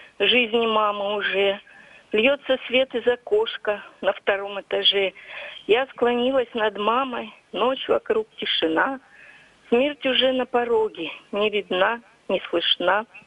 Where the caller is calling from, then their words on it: Kamensk-Uralsky, Sverdlovsk Oblast, Russia; Я звоню вам из Каменска-Уральского.